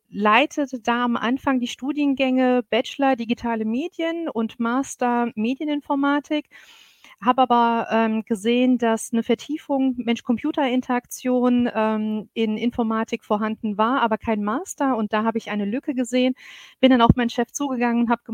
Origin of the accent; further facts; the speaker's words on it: Saarland, Germany; bin ursprünglich Saarländerin, habe türkischen Migrationshintergrund